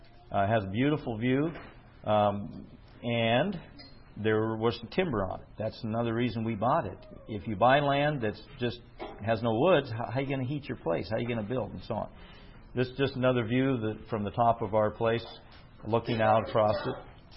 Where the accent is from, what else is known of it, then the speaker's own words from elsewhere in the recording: Midwest, United States; I grew up in the Midwest.